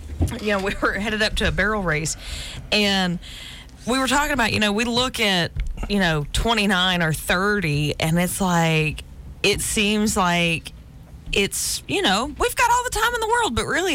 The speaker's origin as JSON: {"language": "English", "town": "Montgomery", "country": "United States", "tie": "born there", "said": "I've been here in Montgomery for 25 years, and I was born in Montgomery"}